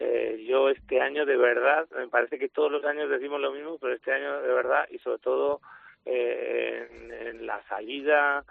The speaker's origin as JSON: {"language": "Spanish", "region": "Region of Murcia", "country": "Spain", "said": "Como un poco somos los murcianos"}